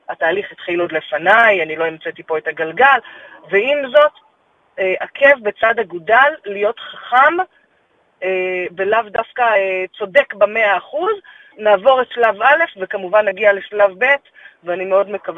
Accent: Tel Aviv, Tel Aviv District, Israel; אני הרי תל אביבית, אני לא מה שנקרא ממוצעת. אני הבחורה החילונית תל אביבית, מיינסטרים תל אביבי מה שנקרא

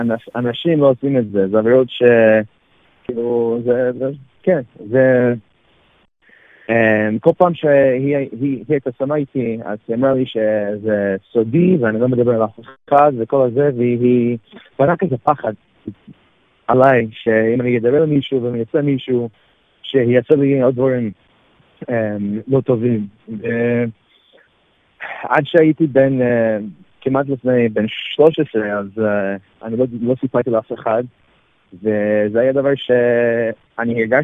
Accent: New York City, New York, United States; אני נולדתי בניו יורק, בקרון הייטס, בברוקלין, ואני נולדתי במשפחה חב"ד.

